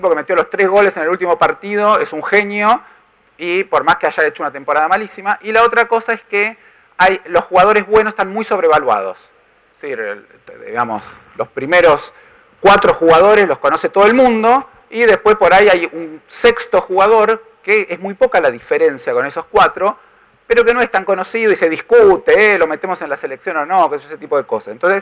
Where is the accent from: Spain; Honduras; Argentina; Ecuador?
Argentina; yo soy yo argentino, completamente neutral